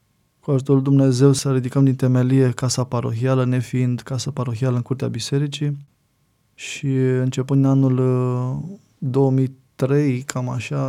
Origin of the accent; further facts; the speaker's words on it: Maglavit, Dolj, Romania; moved away as an adult; also born or lived in Craiova; now in Mehedinți, Romania; eu nefiind mehedințean de Baștin, am venit din Dolj, din comuna Maglavit. Mi-a fost greu la început un pic pentru acomodare